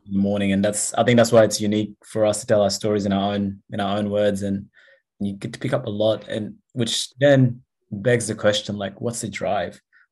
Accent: Australia; and I'm Indigenous Australian.

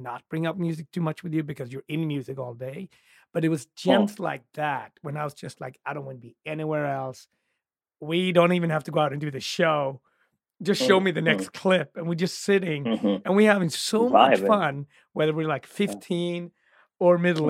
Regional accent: Gothenburg, Västra Götaland, Sweden; It was in my hometown in Gothenburg.

